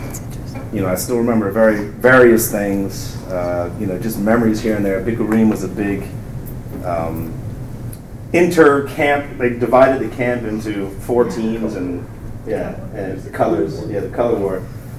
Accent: Columbia, United States; also born or lived in Hershey, Pennsylvania; I grew up in Columbia. I'm not born here. I was born in Hershey, Pennsylvania.

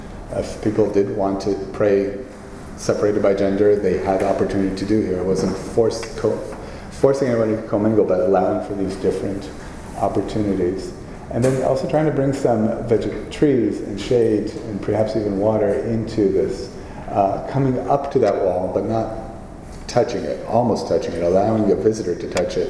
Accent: United States; And as an American, that phrase felt difficult for me

